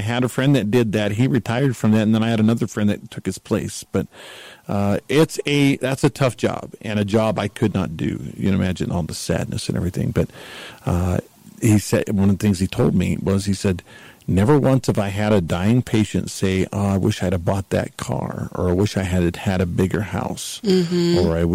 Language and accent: English; Las Vegas, Nevada, United States; born there; I was born in Las Vegas.